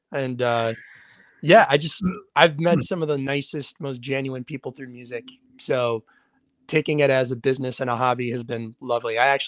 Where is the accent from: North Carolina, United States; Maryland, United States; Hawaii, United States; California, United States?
North Carolina, United States; Raleigh; So I grew up around Raleigh, Durham, North Carolina, kind of in between there for most of my life.